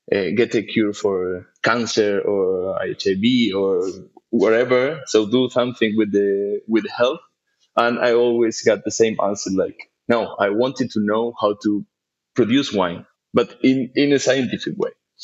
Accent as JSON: {"language": "English", "country": "Argentina", "second_language": "English", "said": "So you know that, yeah, I'm from Argentina, and Argentina is more a wine country, you know."}